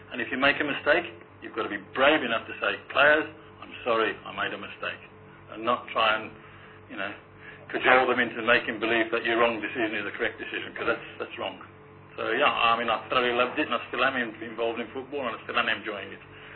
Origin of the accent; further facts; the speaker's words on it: England, United Kingdom; moved away as an adult; I came from England 25 years ago